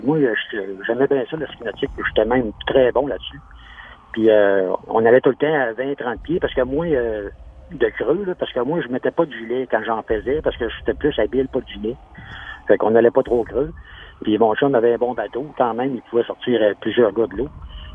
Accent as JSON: {"language": "French", "town": "Saint-Étienne-de-Lauzon", "region": "Quebec", "country": "Canada", "tie": "born or raised there", "said": "Moi, je reste natif, je suis natif de Saint-Étienne de Lauzon."}